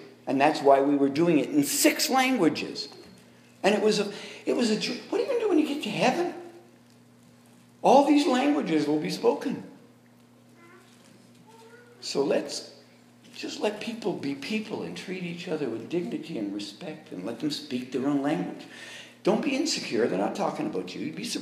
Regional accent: Quebec, Canada; I grew up in Quebec.

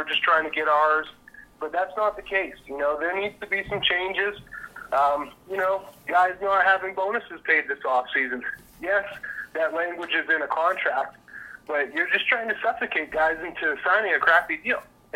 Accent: Winnipeg, Manitoba, Canada; But I grew up in Winnipeg

